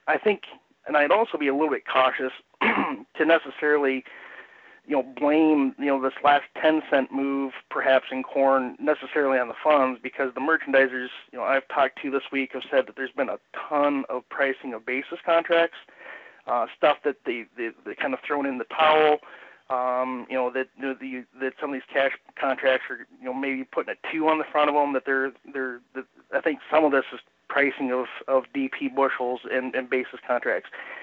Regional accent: Illinois, United States; also born or lived in Des Moines, Iowa / Champaign, Illinois; So I got the opportunity to move back to Northwest Illinois, where I was born and raised, and doing a little farming up here

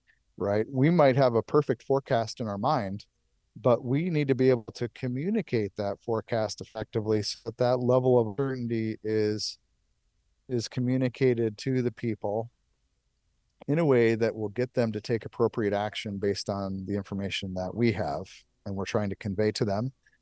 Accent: Buffalo, New York, United States; now in Champaign-Urbana, United States; You know, I grew up in Buffalo. I love big snow.

